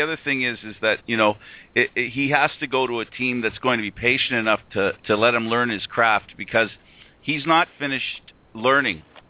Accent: Canada; I'm Canadian

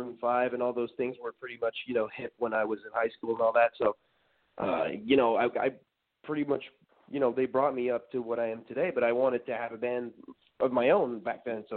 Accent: Canada; I figured, like, I'm Canadian

